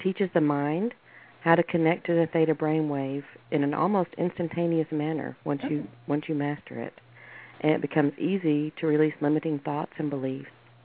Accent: Texas, United States; I could make you guess from my accent, but it's too easy to tell that I'm from the great state of Texas. I live in Fort Worth

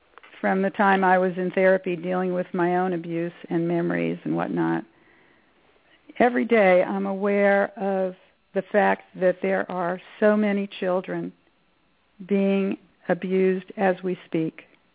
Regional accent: Brooklyn, New York, United States; I grew up in Brooklyn, New York.

